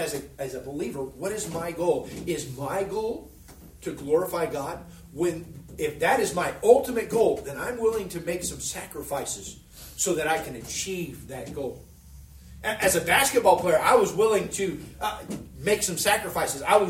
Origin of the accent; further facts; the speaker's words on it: Tacoma, Washington, United States; I grew up in Seattle, in the Tacoma area, and pastor's wife knows, there it rains a lot.